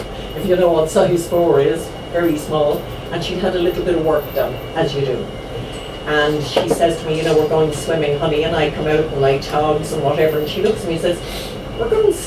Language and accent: English; Ireland; I said some nonsense like, I'm Irish, we don't take our clothes off.